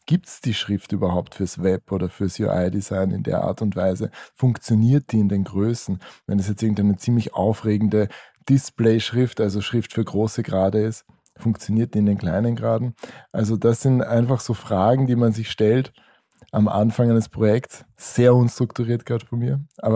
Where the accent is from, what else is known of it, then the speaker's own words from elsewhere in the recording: Vienna, Austria; ich bin aus dem Süden Wiens, falls man das an meiner sehr netten, charmanten Akzentfärbung hört hier.